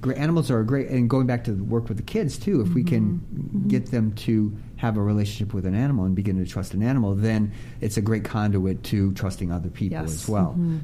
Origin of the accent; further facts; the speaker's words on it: Midwest, United States; So I was raised in the Midwest, and I was from a very athletic family.